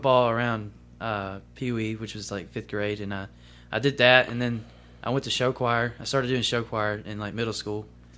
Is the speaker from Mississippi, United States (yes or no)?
yes; Columbus, Mississippi, United States; also born or lived in Greenville, Mississippi; I'm from originally from Greenville, Mississippi, but I moved to Columbus when I was about three. So I kind of grew up in Columbus, Mississippi.